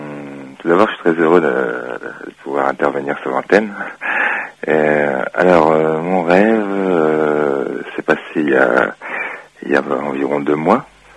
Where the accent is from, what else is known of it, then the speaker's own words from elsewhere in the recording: Morocco; moved away; lorsqu'on est arrivé du Maroc, parce qu'en fait je suis originaire du Maroc.